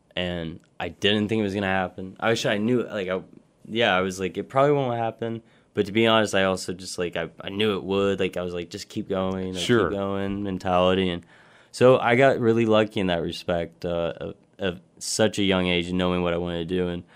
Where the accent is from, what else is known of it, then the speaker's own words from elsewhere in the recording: Fort Worth, Texas, United States; also born or lived in Dallas, Texas / Los Angeles, California; I grew up originally in Fort Worth. Moved to Dallas, kind of did my high school days in Dallas, and then when I was 18, made the move to L.A.